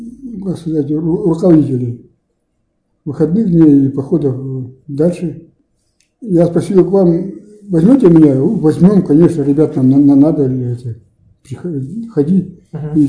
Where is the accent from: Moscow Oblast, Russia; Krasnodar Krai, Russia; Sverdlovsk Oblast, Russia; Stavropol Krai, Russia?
Sverdlovsk Oblast, Russia; Kuznetsovsky; В Таллинском районе Свердловской области, поселок Кузнецовский, родина Кузнецова Николая Ивановича.